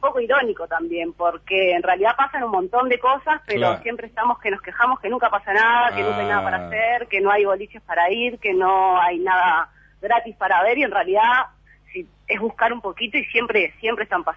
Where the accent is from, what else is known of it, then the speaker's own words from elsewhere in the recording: Montevideo, Uruguay; y ahora como que no vimos ninguno en Góes y somos todos de Góes, una cosa así. Estamos muy encariñados con el barrio, sí.